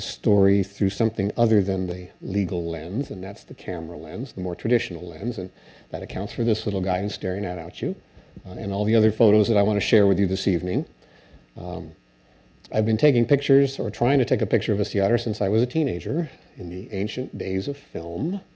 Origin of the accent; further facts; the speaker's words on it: California, United States; not just because I'm from Northern California.